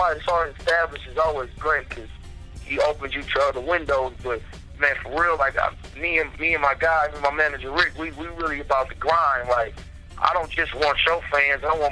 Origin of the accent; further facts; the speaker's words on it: West Coast, United States; I'm from the West Coast, man. We raised off of punching niggas.